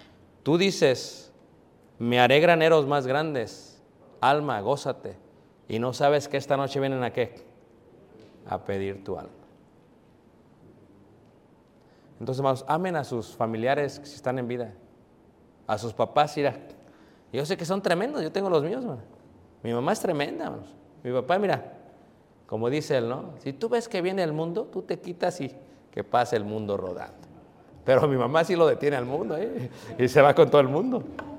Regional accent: Mexico; now in United States; Yo sí vivo el sueño americano, ¿eh? Porque él es anglosajón, yo soy mexicano y él me corta el césped.

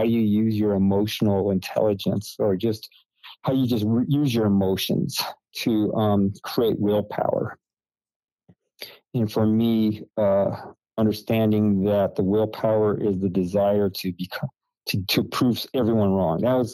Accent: North Dakota, United States; I grew up in North Dakota. North Dakota is cold. It's like snows 9 months out of the year.

